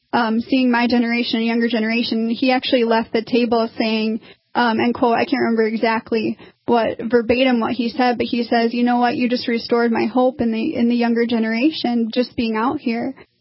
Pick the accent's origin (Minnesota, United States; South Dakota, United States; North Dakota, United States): South Dakota, United States; Sioux Falls; We ended up having more in common because we're both from Sioux Falls.